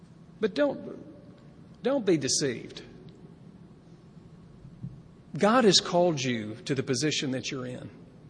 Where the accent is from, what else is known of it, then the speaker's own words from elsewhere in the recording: the South, United States; accent: Southern; You can tell I'm from the South. I didn't put the G on it.